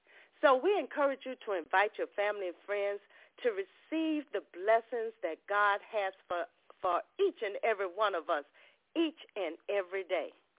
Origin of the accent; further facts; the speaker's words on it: Ocean Springs, Mississippi, United States; from Ocean Springs, Mississippi